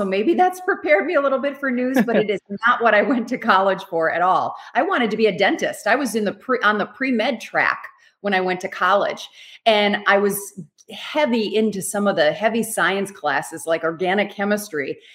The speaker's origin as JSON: {"language": "English", "region": "Wisconsin", "country": "United States", "tie": "born or raised there", "lives_now": "Florida, United States", "said": "Well, I grew up in Wisconsin."}